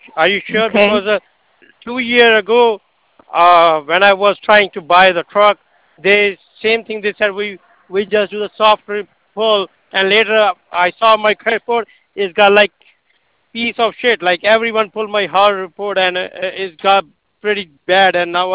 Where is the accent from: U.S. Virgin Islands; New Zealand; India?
India; English is a second language; now in United States; in my home country, in India. In India.